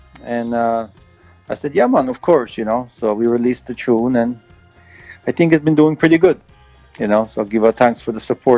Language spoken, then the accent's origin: English; Uppsala, Uppsala County, Sweden; I grew up in Europe, you know, and reggae music was very influential where I was from, in Uppsala, in Sweden.